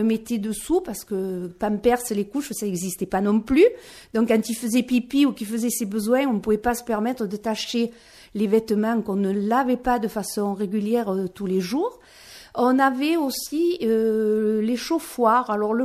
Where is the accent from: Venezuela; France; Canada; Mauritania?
France; Provence-Alpes-Côte d'Azur; le Bouty n'était pas que chez nous en Provence.